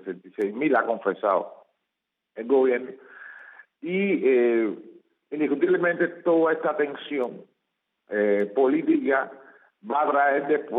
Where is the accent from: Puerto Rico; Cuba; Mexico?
Cuba; tanto los cubanos que están en el exterior como los cubanos que estamos en el interior.